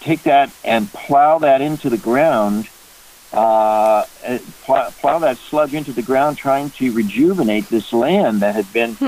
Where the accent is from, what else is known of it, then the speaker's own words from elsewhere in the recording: Peoria, Illinois, United States; I'm from Peoria, Illinois.